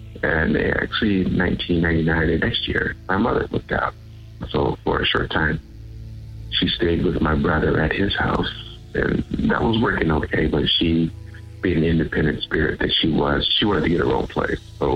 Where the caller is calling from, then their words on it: California, United States; I'm calling from California, formerly in Central Valley.